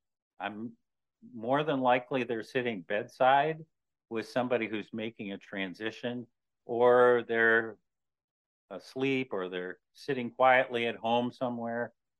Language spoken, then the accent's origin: English; Mankato, Minnesota, United States; I grew up in Mankato, Minnesota, which is in the southern part of the state.